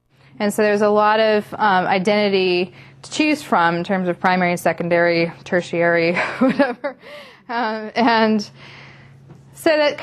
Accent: Montana, United States; born there; I was born in Montana, Northwest Montana, and my folks lived in a teepee initially when they were married.

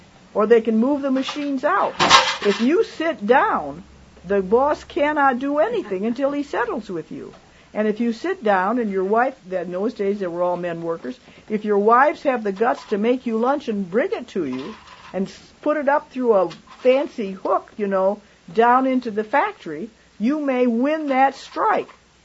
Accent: Michigan, United States; I'm from Michigan.

